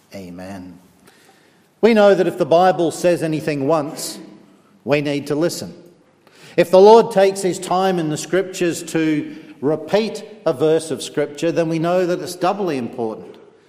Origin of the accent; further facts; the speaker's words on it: Fremantle, Western Australia, Australia; born there; As you can tell by my brogue, I'm not from Cumber, but a little bit further south. I was born in Fremantle in Western Australia.